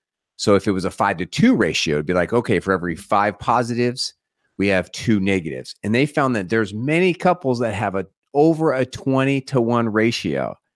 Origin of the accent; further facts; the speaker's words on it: San Diego, California, United States; I grew up in San Diego. It's really big down there.